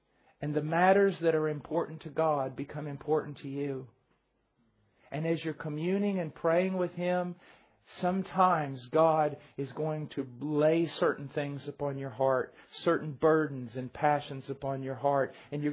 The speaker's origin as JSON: {"language": "English", "country": "United States", "said": "Now remember, I'm from America. I'm uncivilized."}